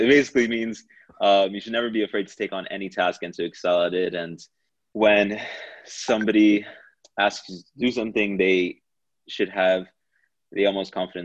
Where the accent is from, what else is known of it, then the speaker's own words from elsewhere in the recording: Queens, New York, United States; So like you said, I grew up in Queens, New York.